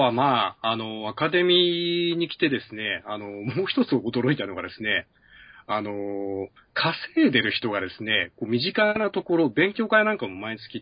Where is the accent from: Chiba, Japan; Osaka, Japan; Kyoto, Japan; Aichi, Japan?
Aichi, Japan; Nagoya; 名古屋で、地元の名古屋でですね